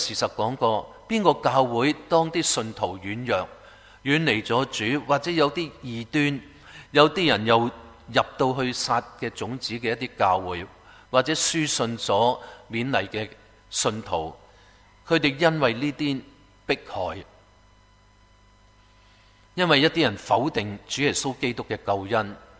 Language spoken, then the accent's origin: Cantonese; Guangdong, China; 我哋都系广东人，识广东话嘅